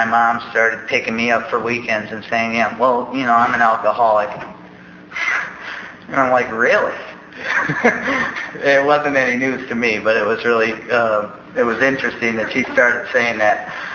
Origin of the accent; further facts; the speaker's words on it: Detroit, Michigan, United States; I grew up in the Detroit area, so I was 1,500 miles from home.